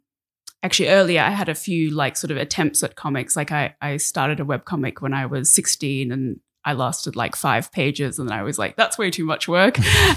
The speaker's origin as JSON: {"language": "English", "country": "Australia", "tie": "born or raised there", "also_born_or_lived": "Denmark", "said": "So I lived in Australia. I was born in Australia, lived there. I actually studied in Denmark for 3.5 years from 2014, so lived in Europe for three and a half years. Other than that, been in Australia."}